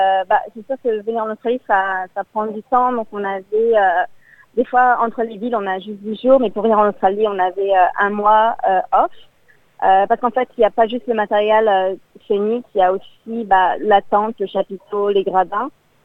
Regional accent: Strasbourg, Grand Est, France; Donc en fait, moi j'ai grandi à Strasbourg et donc quand j'étais petite, j'ai commencé le cirque vers 10 ans.

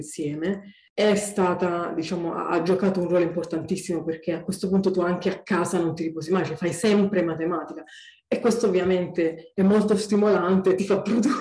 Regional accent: Apulia, Italy; now in Trieste, Italy; realtà dalla Puglia a Trieste. È tutto molto diverso. Poi in realtà è la prima volta che andavo fuori dal mio paese, quindi quello è stato davvero un trauma.

